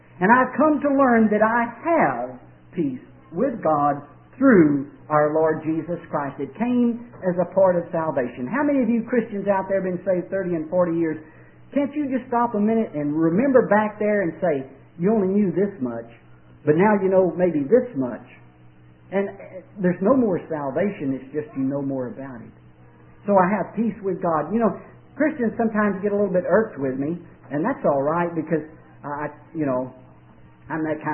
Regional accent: Waco, Texas, United States; I came from the part where they were rough. If you said, hey, I'm from East Waco, nobody really wanted to have anything to do with you.

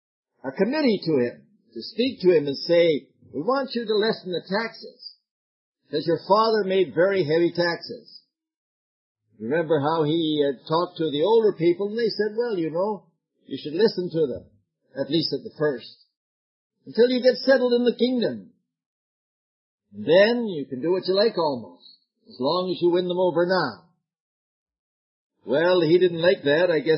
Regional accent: Canada; I was brought up in Canada, of course, and my poetry would be different from yours, I'm sure.

